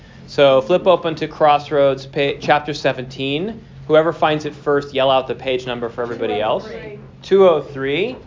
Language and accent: English; Los Angeles, California, United States; And I grew up in Los Angeles, and we had a City Paper, and it got bought out and went downhill.